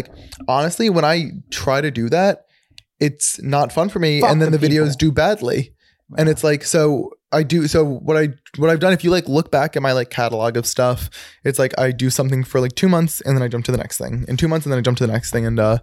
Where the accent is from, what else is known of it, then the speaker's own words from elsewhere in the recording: New Jersey, United States; now in Los Angeles, United States; Grew up in Jersey.